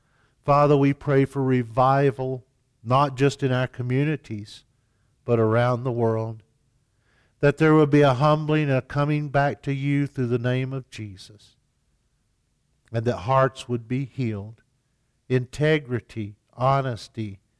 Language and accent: English; Appalachia, United States; For me, I grew up as a Appalachian Mountain kid, poor as dirt.